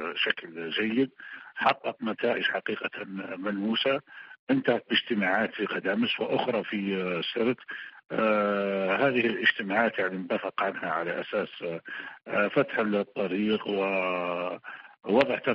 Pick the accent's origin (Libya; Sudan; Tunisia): Libya; نحن اتفقنا في جولات سابقة كليبيين